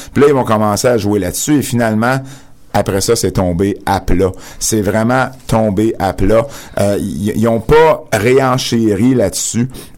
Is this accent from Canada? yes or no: yes; Baie-Saint-Paul, Quebec, Canada; j'arrive de Baie-Saint-Paul, faut me donner une chance.